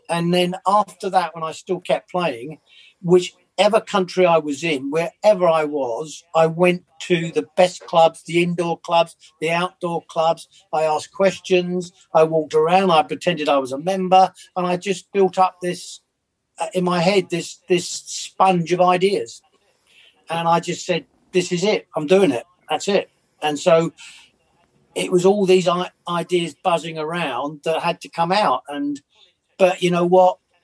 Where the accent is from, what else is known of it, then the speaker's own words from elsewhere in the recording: England, United Kingdom; accent: English; They loved my accent, and basically I got the job because of my English accent.